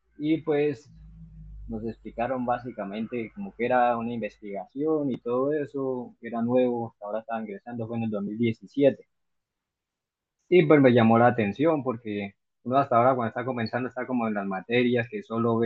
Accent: Yopal, Casanare, Colombia; pues como soy de Yopal, entonces nos reuníamos en el centro

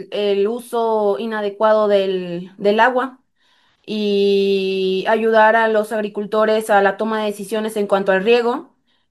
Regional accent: Tamaulipas, Mexico; por lo menos yo que vengo de Tamaulipas, hemos pasado por temporadas de sequías muy fuertes.

